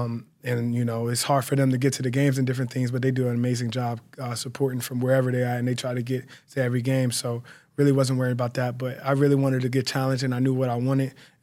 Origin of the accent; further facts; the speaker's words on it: Pittsburgh, Pennsylvania, United States; I would say as a young age, I'm from Pittsburgh, so my very beginning of football really wasn't like a a program.